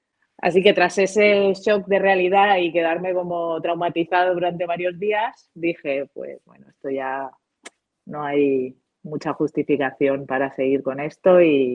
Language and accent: Spanish; Alicante, Valencian Community, Spain; moved away as an adult; also born or lived in Buenos Aires, Argentina; Vivía en Buenos Aires en ese momento, porque viví 11 años en Buenos Aires. O sea, yo soy de Alicante.